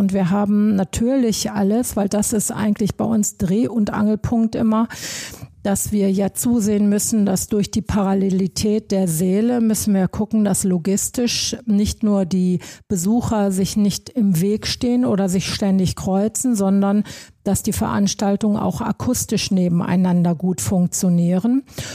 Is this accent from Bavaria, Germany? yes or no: no; North Rhine-Westphalia, Germany; Ich komme ja ursprünglich aus dem Ruhrgebiet